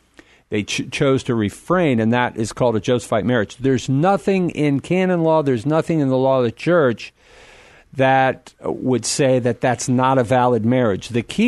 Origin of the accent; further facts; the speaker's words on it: Virginia, United States; I'm originally from Virginia, so every now and again, you'll hear me slipping back into it.